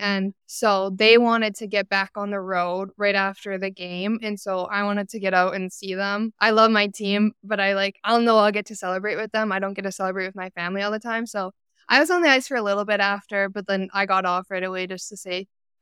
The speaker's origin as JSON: {"language": "English", "region": "Saskatchewan", "country": "Canada", "tie": "born or raised there", "said": "So I grew up in Saskatchewan. That's where I'm from."}